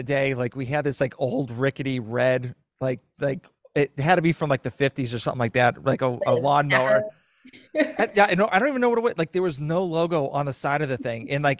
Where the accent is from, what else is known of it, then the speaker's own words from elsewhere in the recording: Massachusetts, United States; now in Gainesville, United States; So I am a transplant. I'm from Massachusetts and moved down to Gainesville.